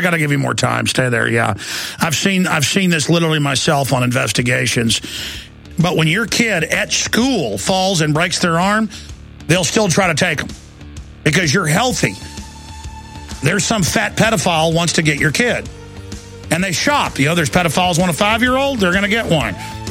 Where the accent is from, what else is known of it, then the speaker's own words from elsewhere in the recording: Dallas, Texas, United States; But I also, growing up in Dallas, Texas, they wouldn't sell us beer in Rockwall where I lived, underage people.